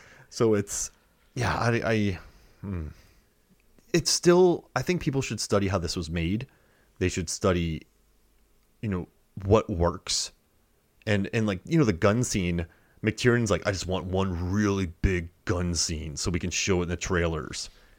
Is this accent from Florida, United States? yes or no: yes; Florida, United States; and I'm from Florida, so I guess we're able to talk about it with some authenticity.